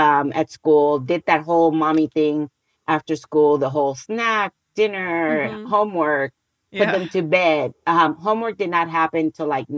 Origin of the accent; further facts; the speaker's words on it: Puerto Rico; also born or lived in San Francisco, United States; I was born and raised in Puerto Rico.